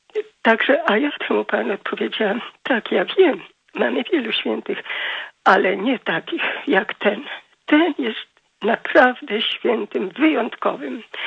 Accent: Kalisz, Greater Poland Voivodeship, Poland; born there; mimo to, że ja nie jestem warszawianką, tu się urodziłam w Kaliszu

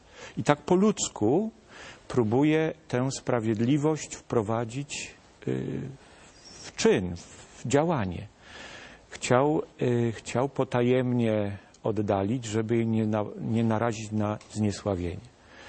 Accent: Kalisz, Greater Poland Voivodeship, Poland; obrazem właściwie z mojego rodzinnego miasta, z Kalisza

